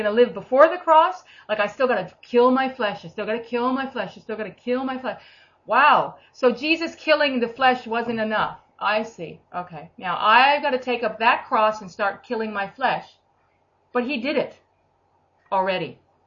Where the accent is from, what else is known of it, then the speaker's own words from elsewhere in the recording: United States; And I know I'm American as well. So that can go against me and go for me, depending on who I meet.